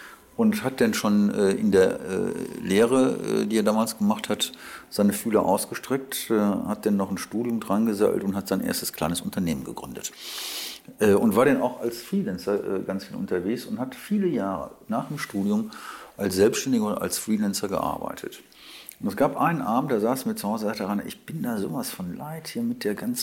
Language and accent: German; Wuppertal, North Rhine-Westphalia, Germany; In meiner Heimatstadt Wuppertal ist ein Kleinod von Agenturen.